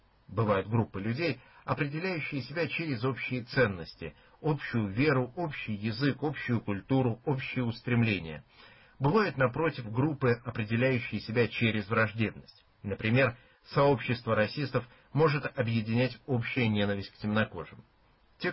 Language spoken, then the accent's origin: Russian; Russia; born there; Наша благодарность промыслу Божию за то, что мы родились в России, за то, что мы говорим по-русски, за то, что мы унаследовали славу наших предков и более всего за то, что мы восприняли бесконечно драгоценное сокровище православной веры